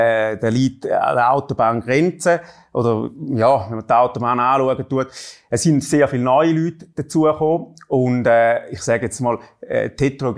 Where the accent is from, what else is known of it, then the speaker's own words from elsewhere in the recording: Arbon, Thurgau, Switzerland; dann bin ich wieder in meiner Heimat in Arbon.